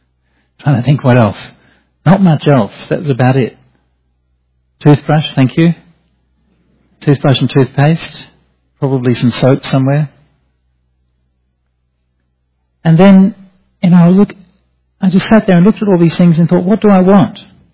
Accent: Perth, Western Australia, Australia; I was born in Perth. I grew up in a reasonably well-off middle-class family in Perth.

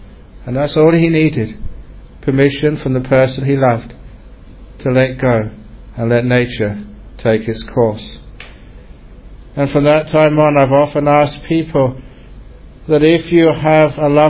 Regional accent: Cambridge, East of England, United Kingdom; also born or lived in Thailand; I grew up with him in Thailand, and we were very good friends because he was from Oxford and I was from Cambridge.

